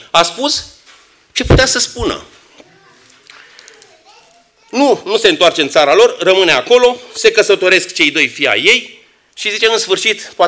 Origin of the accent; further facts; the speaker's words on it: Romania; born there; m-am născut în România, înseamnă că Dumnezeu vreau să trăiesc în România.